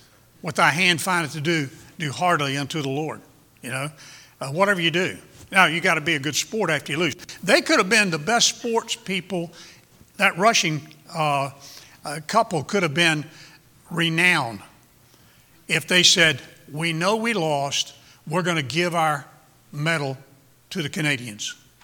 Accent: Virginia, United States; now in Moyock, United States; Since I moved to Carolina, I've tried to develop the language. You know, I'm from Virginia. I'm a missionary to Moyock, and I started talking a little slower

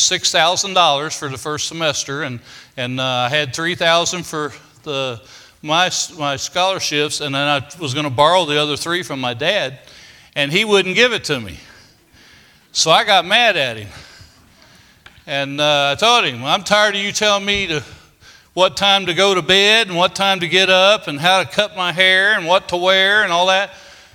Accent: Kentucky, United States; also born or lived in Okinawa, Japan; And I'm a pig farmer from Muhlenberg County, Kentucky.

